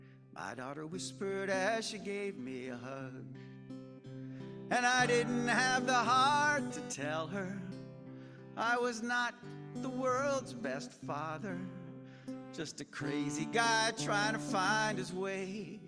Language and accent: English; New Jersey, United States; I'm from New Jersey. I don't expect too much.